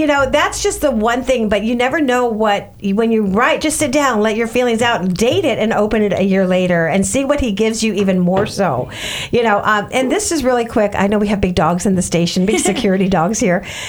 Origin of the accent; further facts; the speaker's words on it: Milwaukee, Wisconsin, United States; now in Florida, United States; I'm from Milwaukee, Wisconsin. I never thought I'd live in Florida.